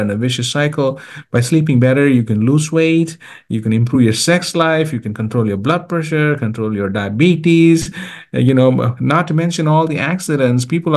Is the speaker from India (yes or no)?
yes; India; now in United States; So I came to America. I'm originally from India.